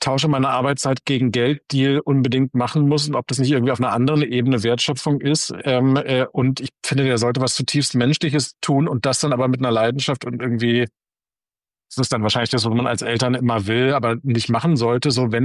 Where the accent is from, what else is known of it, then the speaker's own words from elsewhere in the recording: Berlin, Germany; ich bin Berliner und auch Ostberliner, geboren in Pankow und deswegen ist Mauer schon sehr etwas, was in meinem Leben ist.